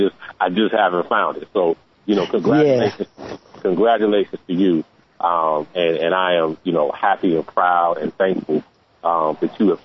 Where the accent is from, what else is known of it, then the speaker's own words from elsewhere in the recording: Maryland, United States; I'm from the Maryland, D.C. area.